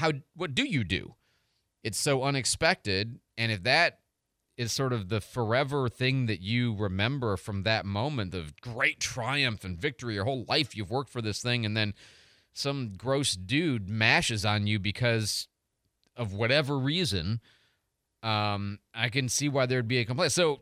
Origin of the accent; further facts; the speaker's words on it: Florida, United States; oh, I'm from Florida.